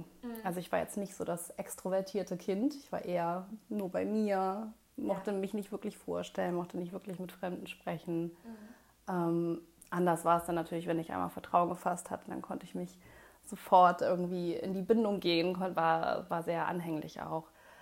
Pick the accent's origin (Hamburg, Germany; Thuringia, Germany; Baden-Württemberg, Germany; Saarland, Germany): Hamburg, Germany; Ich bin in Hamburg geboren, ich bin Hamburger Dern. Meine beiden Eltern kommen auch aus Hamburg. Mhm. Ich bin tatsächlich gar nicht so weit von hier geboren, in der im Ehlem-Krankenhaus, im alten Ehlem.